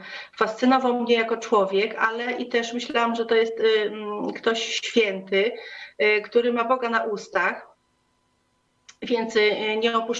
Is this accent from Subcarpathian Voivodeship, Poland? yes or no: no; Masovian Voivodeship, Poland; ja jestem pochodzę z diecezji siedleckiej, więc byłam w Siedlcach